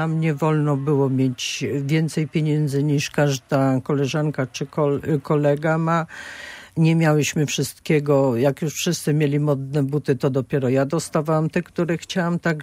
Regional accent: Gdynia, Pomeranian Voivodeship, Poland; bo ja się urodziłam w Gdyni na placu Kaszubskim. Moja siostra też tam się urodziła wcześniej chwilę. I tak właściwie od urodzenia.

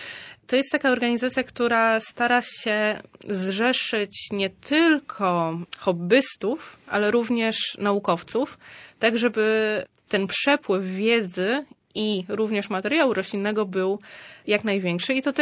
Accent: Sopot, Pomeranian Voivodeship, Poland; Ja jestem Sopocianką, prawie że z urodzenia i z serca

